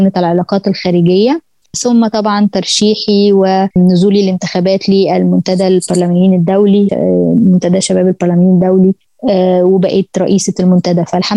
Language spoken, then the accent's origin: Arabic; Egypt; من مصر، ودي قصتي